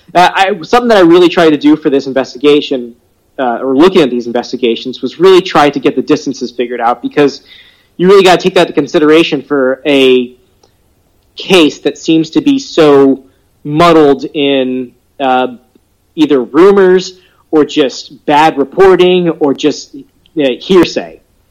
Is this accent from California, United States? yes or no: no; Louisiana, United States; but I'm from Louisiana, and we say everything wrong